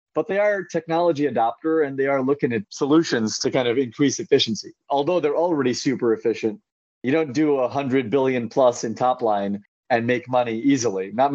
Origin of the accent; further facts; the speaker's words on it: California, United States; I grew up in Central California.